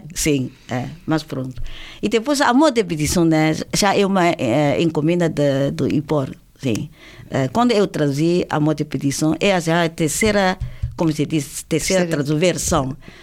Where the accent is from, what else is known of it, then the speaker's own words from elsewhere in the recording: China; now in Portugal; mas a China também é a minha terra, né?